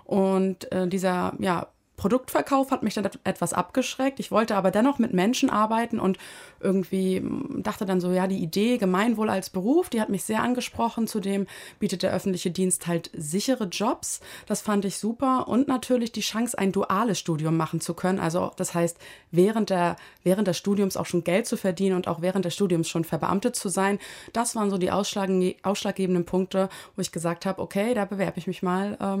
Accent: Mecklenburg-Vorpommern, Germany; habe mich dann versetzen lassen in meiner Heimat nach Mecklenburg-Vorpommern.

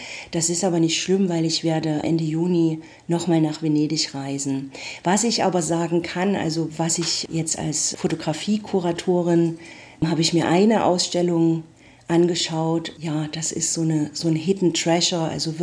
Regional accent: Germany; mich als Deutsche vorstelle

